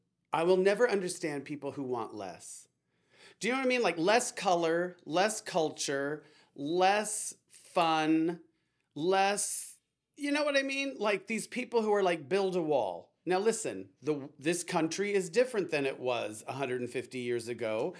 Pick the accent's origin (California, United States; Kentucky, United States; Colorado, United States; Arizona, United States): Arizona, United States; Scottsdale; Growing up in Scottsdale, Arizona in the 60s and 70s